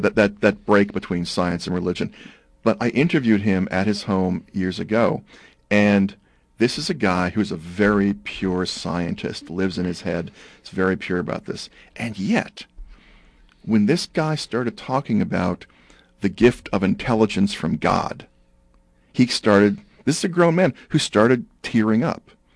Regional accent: Brooklyn, New York, United States; also born or lived in Texas, United States; as a Protestant growing up in Brooklyn and then in Texas

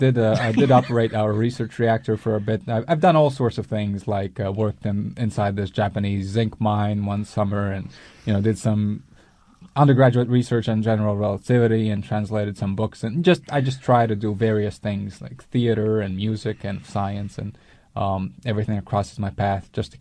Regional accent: Latvia; I am a Latvian writer. I grew up in Latvia. I went to school in Latvia. Then I came to the U.S. for about 8 years, and I returned about a year ago. I went back home.

